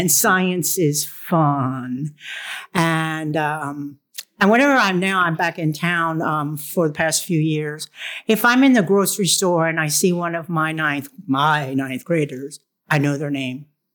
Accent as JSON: {"language": "English", "town": "Baltimore", "region": "Maryland", "country": "United States", "lives_now": "Savannah, United States", "said": "Well, I am not a native Savannian. I came from Baltimore as a new nun, in training, a postulant, and I was sent here."}